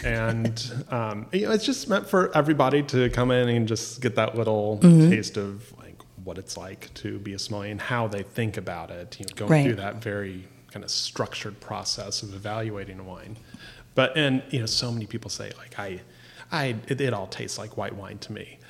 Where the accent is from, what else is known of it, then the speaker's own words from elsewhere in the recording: Indiana, United States; I grew up in Indiana, so I grew up with the breaded tenderloin.